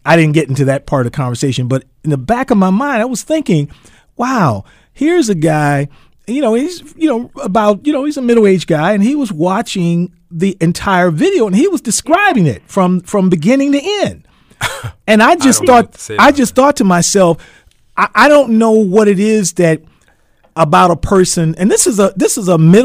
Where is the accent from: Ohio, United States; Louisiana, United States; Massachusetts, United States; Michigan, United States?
Ohio, United States; Cleveland; he knew I was from Cleveland. I was raised in Cleveland.